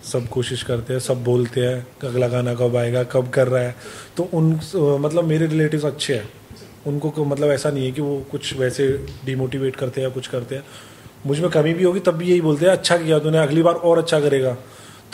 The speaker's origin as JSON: {"language": "Hindi", "region": "Punjab", "country": "India", "accent": "Punjabi", "said": "क्योंकि मेरे पंजाबी एक्सेंट और गुजर एक्सेंट में बहुत फ़र्क है"}